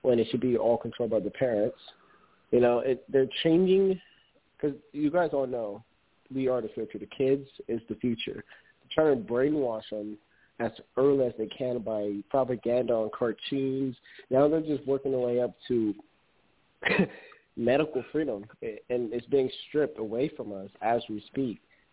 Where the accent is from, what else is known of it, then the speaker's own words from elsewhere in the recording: California, United States; It's actually embarrassing to say that I'm from California.